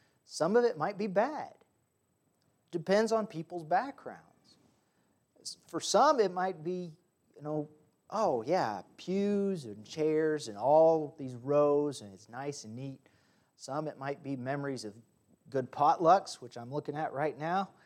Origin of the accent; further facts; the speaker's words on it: DR Congo; Some of you might know that I grew up in Africa. My parents were missionaries there for 16 years in Central Africa, the Congo, used to be known as Zaire.